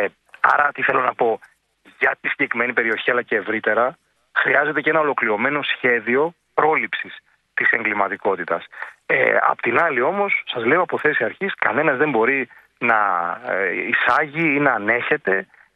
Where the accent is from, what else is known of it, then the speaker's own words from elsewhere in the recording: Patras, Western Greece, Greece; born there; now in Athens, Greece; στην Πάτρα γεννήθηκα και στην Αθήνα ζω τα τελευταία πάρα πολλά χρόνια.